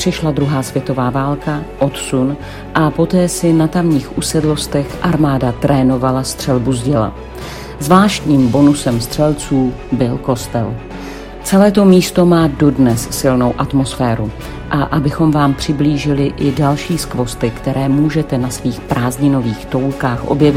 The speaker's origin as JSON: {"language": "Czech", "region": "Moravian Wallachia", "country": "Czechia", "said": "asi jsem z Valašska"}